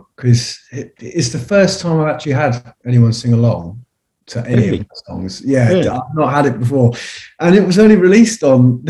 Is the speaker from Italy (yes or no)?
no; Didcot, South East England, United Kingdom; I've lived there my whole life. I was born in Oxford, but I've lived in Didcot my whole life.